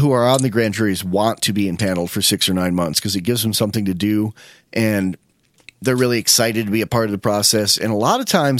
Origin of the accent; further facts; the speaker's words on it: Wyoming, United States; And I said, that's not huge, man. I'm from Wyoming. That's someone's front yard here.